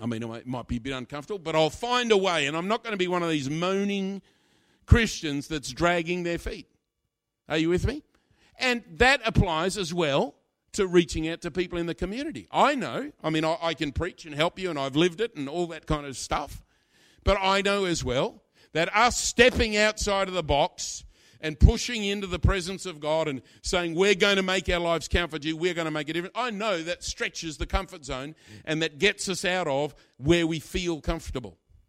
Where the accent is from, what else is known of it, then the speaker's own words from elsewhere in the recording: Australia; now in Staines, United Kingdom; Now, I come from Australia.